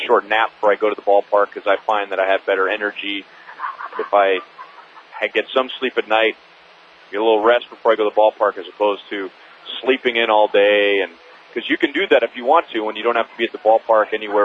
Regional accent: Los Angeles, California, United States; I grew up in Los Angeles listening to Vin Scully

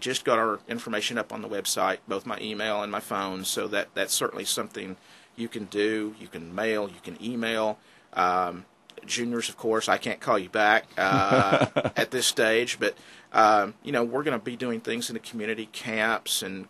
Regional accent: Texas, United States; I grew up in Texas, big all sports fan. Played every sport there was, played college football, was a kicker.

